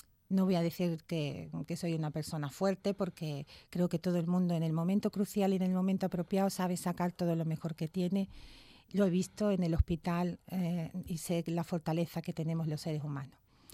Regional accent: Puerto Real, Andalusia, Spain; Soy de Puerto Real, nacida allí.

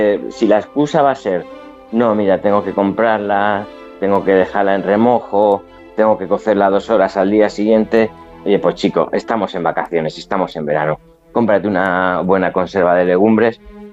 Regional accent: Madrid, Community of Madrid, Spain; Yo soy muy madrileño.

